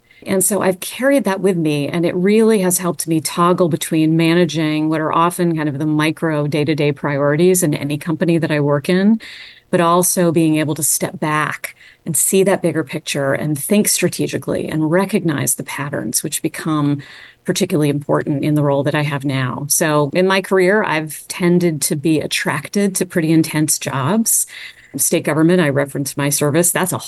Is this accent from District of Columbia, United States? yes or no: yes; Washington, District of Columbia, United States; I was born in Washington, D.C. I grew up on Capitol Hill. You could literally see the U.S. Capitol out my front door.